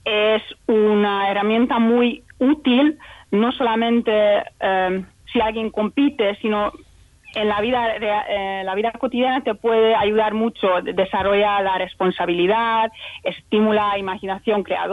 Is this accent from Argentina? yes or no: no; Hungary; now in Elche, Spain; Un poco fresco aquí, pero está bien, porque en Hungría... En mi país aún peor, el tiempo está aún peor.